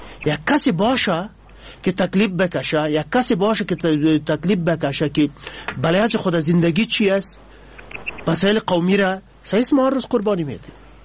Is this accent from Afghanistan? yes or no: yes; Afghanistan